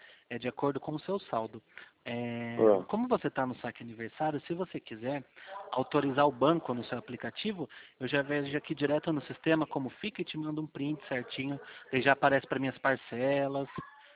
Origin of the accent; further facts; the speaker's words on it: São Roque, São Paulo, Brazil; Ah, é, eu sou aqui de São Roque